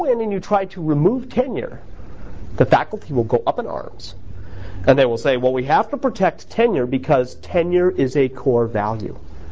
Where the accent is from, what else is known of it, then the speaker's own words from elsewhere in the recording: United States; and I'm unabashedly American.